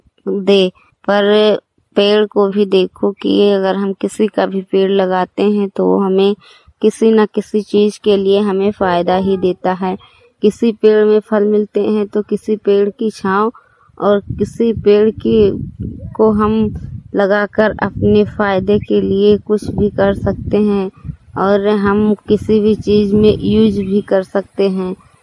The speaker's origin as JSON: {"language": "Hindi", "town": "Hariharpur", "country": "India", "said": "मैं हरिहरपुर गांव जिला सरस्वती की रहने वाली हूं।"}